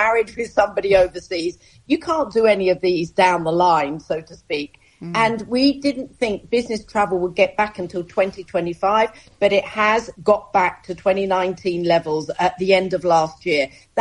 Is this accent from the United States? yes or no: no; United Kingdom; So, for example, I'm a Brit, and when I come to the US, I need something called an ESTA